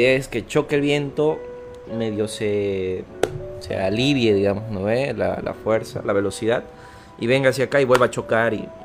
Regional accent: Vallegrande, Santa Cruz, Bolivia; yo cuando era niño vivía en Valle Grande, pero venía a visitar a mis primos

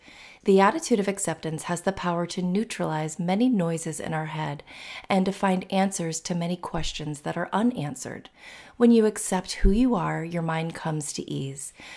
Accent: Florida, United States; I'm from Florida. I'm used to hurricanes. I'm not used to the ground moving.

